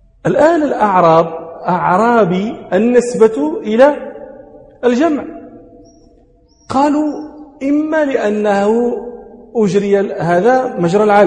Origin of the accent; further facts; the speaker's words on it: Morocco; من أمثلة ذلك عندنا في المغرب جبال المنسوب إليهم يقولون فيه جبلي